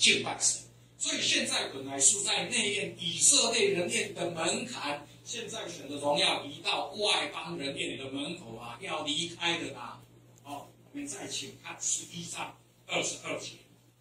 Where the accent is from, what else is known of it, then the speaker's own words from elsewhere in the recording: Taiwan; accent: Taiwanese; 我们台湾话有一句怎么说呢？